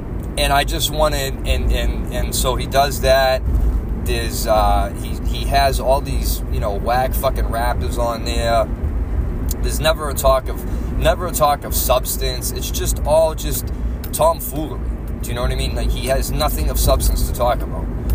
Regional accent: Boston, Massachusetts, United States; now in New Hampshire, United States; so I come from Boston and I moved up here. I moved to New Hampshire about 10 years ago, right?

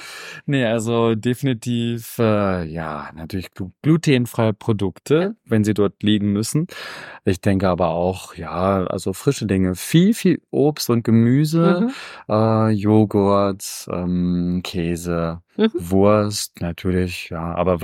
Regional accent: Wittenberg, Saxony-Anhalt, Germany; in meiner Heimatstadt in Wittenberg

